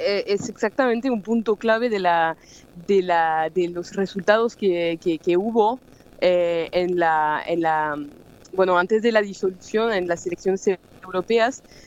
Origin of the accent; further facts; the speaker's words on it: Buenos Aires, Argentina; accent: Buenos Aires; que tengo el acento de Buenos Aires